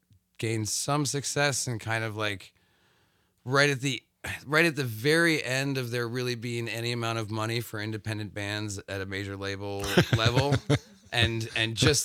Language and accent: English; Whitewater, Wisconsin, United States; I grew up in Whitewater, not too far from here.